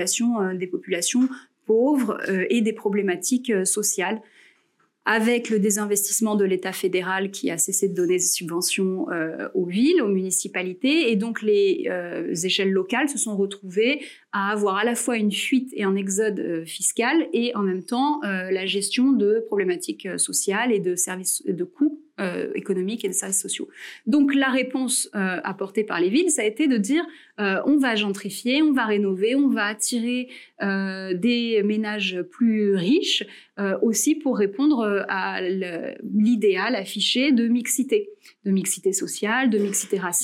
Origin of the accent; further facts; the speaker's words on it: France; en tant que Française, j'étais une étudiante française